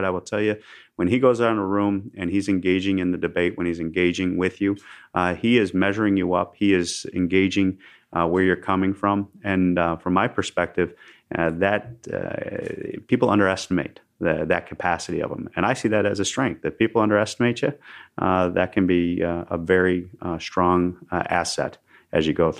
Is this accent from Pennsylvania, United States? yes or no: no; New York, United States; But being a New Yorker, I can relate to a lot of what the president comes at issues with.